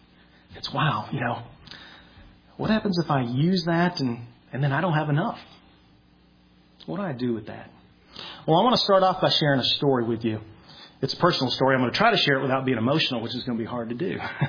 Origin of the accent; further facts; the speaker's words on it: Kahoma, United States; But I remember I have fond memories of growing up in Kahoma.